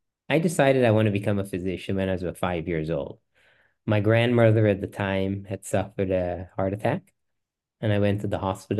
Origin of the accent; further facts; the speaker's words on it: Guyana; which growing up in Guyana, I had seen there was a legendary physician there